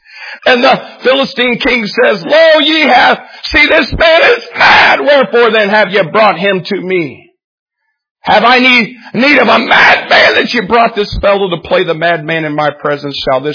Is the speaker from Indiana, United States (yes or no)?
yes; Jacksonville, Indiana, United States; I'm from Jacksonville, Indiana. A town of 1,500 people. We have one stoplight. There's no Mexicans.